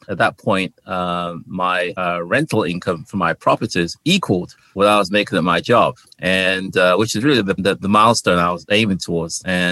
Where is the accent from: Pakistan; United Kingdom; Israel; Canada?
United Kingdom; England; moved away as an adult; also born or lived in Ghana; now in Washington, D.C., United States; I'm based out of the D.C., Washington, D.C. area. I was born in Ghana, and that's in West Africa. And when we were 5 years old, my parents moved to England. So I lived in England until about 32 years ago when I came to the U.S.